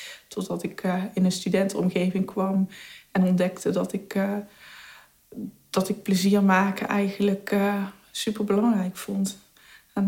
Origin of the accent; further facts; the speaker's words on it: Eindhoven, North Brabant, Netherlands; Dus ik kom uit Eindhoven